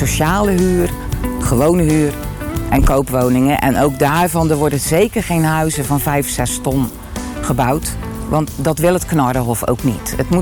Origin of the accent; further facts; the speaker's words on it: Dubbeldam, South Holland, Netherlands; ik ben geboren en getogen in Dubbeldam.